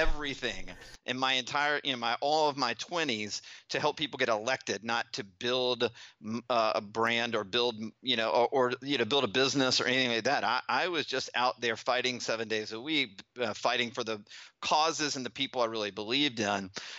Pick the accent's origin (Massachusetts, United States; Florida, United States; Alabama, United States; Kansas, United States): Alabama, United States; Listen, I grew up in Alabama, and I was one of the first generations of ADD kids.